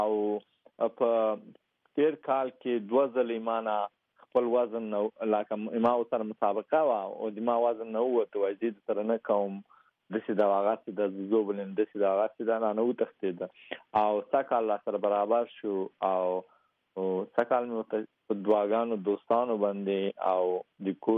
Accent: Afghanistan; زه خو د افغانستان بچایم افغان یم

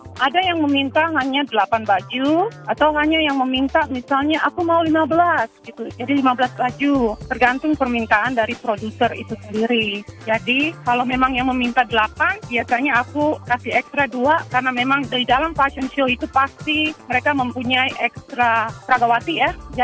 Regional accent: Indonesia; now in New York City, United States; aku kan asal dari Indonesia

